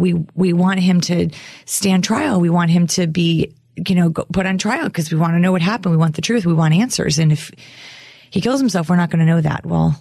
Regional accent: Chicago, Illinois, United States; I grew up in Chicago.

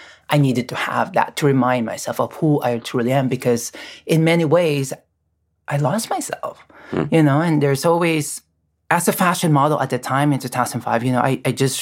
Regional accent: Philippines; English is a second language; I came from a very, very different culture, you know, growing up, born and raised in the Philippines.

